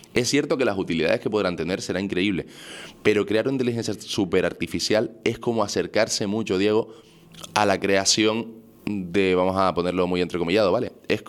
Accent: Canary Islands, Spain; soy un chico canario, tinerfeño, empresario de 31 años.

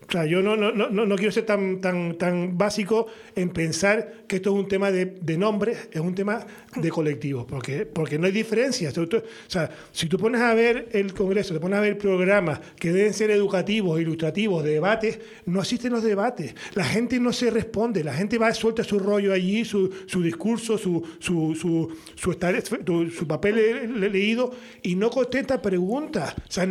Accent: Canary Islands, Spain; los canarios somos españoles

